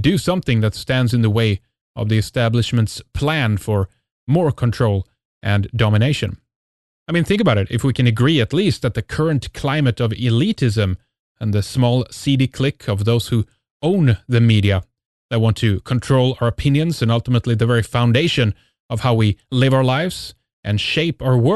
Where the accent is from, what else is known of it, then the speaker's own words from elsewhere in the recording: Sweden; I'm from Sweden